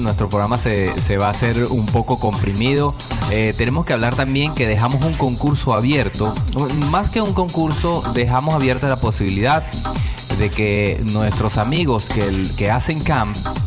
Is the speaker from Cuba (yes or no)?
no; Venezuela; Bueno, le llegó el turno a la gente de Venezuela. Yo soy venezolano